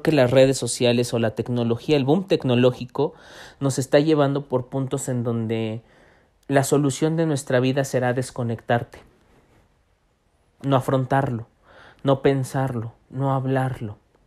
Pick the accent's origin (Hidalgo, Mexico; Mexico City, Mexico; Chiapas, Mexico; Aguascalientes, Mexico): Mexico City, Mexico; como sociedad mexicana, Abraham, hablo del contexto en donde nos desenvolvemos, Ciudad de México